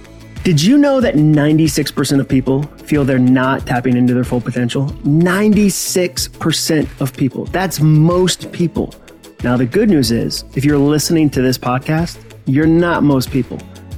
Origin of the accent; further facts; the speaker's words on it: Massachusetts, United States; Like I tell people, I grew up in Massachusetts. Maybe that's the issue. Like we're jaded, we're cynical, we're sarcastic.